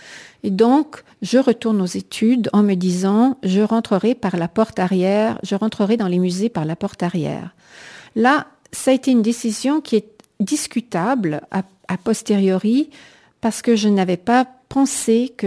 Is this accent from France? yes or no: no; Quebec, Canada; accent: joual; moved away; alors que quand moi j'ai quitté le Québec, personne ne se tutoyait. Le langage s'installe également, parce que quand moi j'ai quitté le Québec, le langage n'était pas aussi, l'accent joual n'était pas aussi prononcé que lorsque j'y suis revenue.